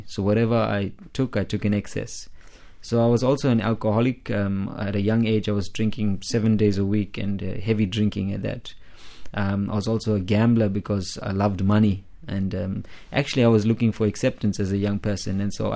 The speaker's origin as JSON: {"language": "English", "town": "Pietermaritzburg", "region": "KwaZulu-Natal", "country": "South Africa", "tie": "born or raised there", "said": "I grew up in South Africa in a city called Pietermaritzburg. And I come from an Indian Hindu background. And we didn't know much about Christianity or church."}